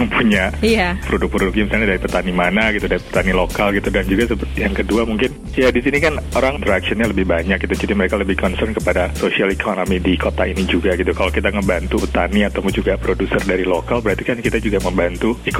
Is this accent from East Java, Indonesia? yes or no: no; Jakarta, Indonesia; karena saya juga besar di Jakarta ya.